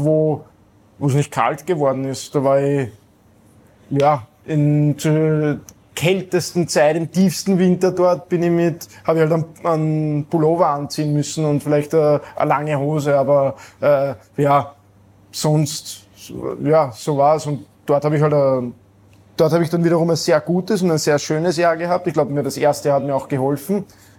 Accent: Austria; now in Indiana, United States; Ich bin in Österreich aufgewachsen, dort ist ein wunderschönes Land.

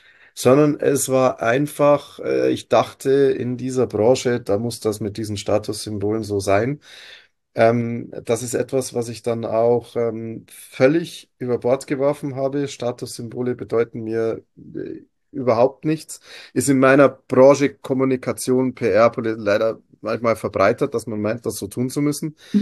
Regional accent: Bavaria, Germany; also ich liebe meine Heimat Oberpfalz

